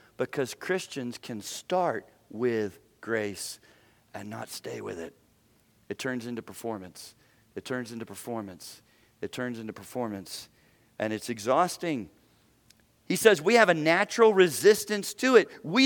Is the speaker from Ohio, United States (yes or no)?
yes; Cincinnati, Ohio, United States; that's why I say I'm from Cincinnati. I'm from Cincinnati.